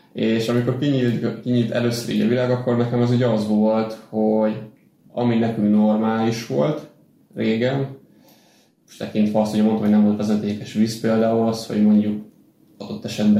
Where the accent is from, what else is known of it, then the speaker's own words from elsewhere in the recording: Lengyel, Tolna, Hungary; Hát egy tanyán születtem. Itt a környéken egy falu mellett, Lengyel mellett.